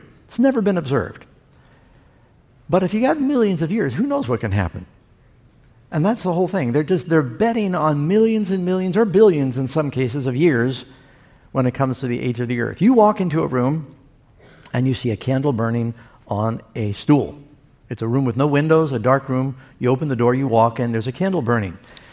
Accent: New York City, New York, United States; born or raised there

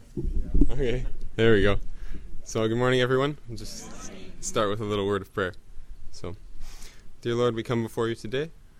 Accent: Minnesota, United States; So like she said … I'm from Minnesota.

